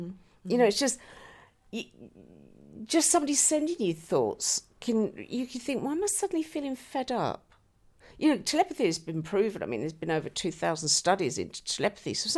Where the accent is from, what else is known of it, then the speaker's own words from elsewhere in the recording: London, United Kingdom; Notting Hill, Ladbroke Grove. But my nan was in the East End and she read the tea leaves.